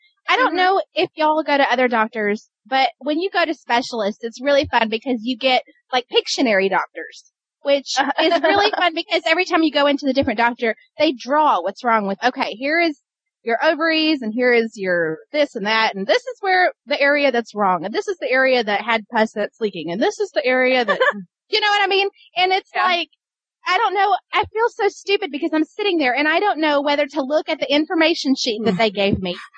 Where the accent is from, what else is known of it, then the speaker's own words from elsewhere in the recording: England, United Kingdom; accent: English; that's how I would say it with my English accent, and no, I will not bust out my French accent